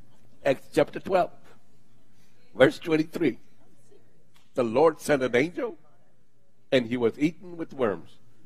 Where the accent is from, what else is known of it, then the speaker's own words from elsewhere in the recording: Mombasa, Mombasa County, Kenya; now in United States; where I grew up in Africa, in Mombasa, Kenya, in the coastline, the whole coastline was fed by this one spring.